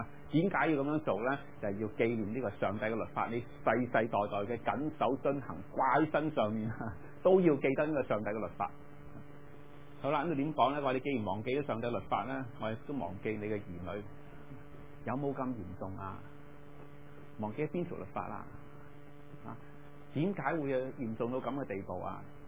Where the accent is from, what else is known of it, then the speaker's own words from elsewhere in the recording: China; 我哋中國人